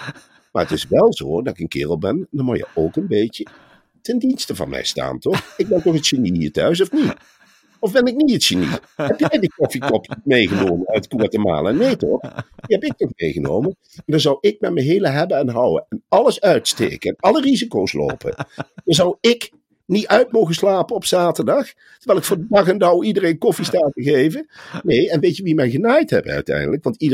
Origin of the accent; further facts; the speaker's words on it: Arnhem, Gelderland, Netherlands; Ik kom natuurlijk uit Arnhem.